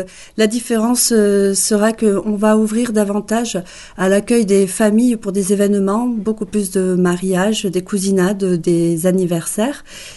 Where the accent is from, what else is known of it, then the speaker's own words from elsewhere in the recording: Bayonne, Nouvelle-Aquitaine, France; Alors, je suis native de Bayonne.